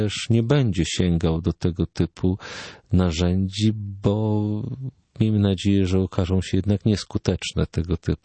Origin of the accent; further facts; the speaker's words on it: Tarnów, Lesser Poland, Poland; czy w Lublinie, czy w Warszawie, czy w Tarnowie, skąd pochodzę i się wychowałem.